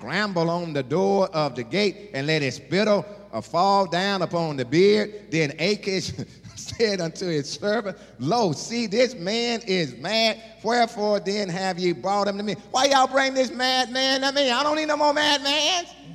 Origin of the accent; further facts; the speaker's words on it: Mississippi, United States; moved away; Even when I left Mississippi, I didn't want nobody to know that I was from Mississippi when I made it to Texas.